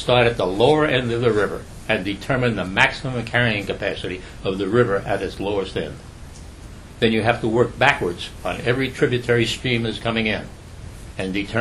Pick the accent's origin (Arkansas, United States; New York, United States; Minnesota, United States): New York, United States; Yonkers; born there; I was born in Yonkers in 1919, so that will put a little tag on it.